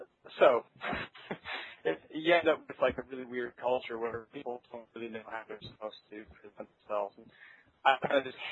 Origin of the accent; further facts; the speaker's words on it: Toronto, Ontario, Canada; I'm from Toronto